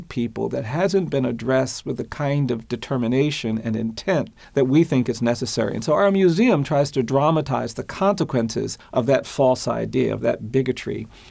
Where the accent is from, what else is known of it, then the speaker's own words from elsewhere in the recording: United States; I grew up on the Atlantic Ocean in this country, but it was only when I went to Africa and stood on the other side of the ocean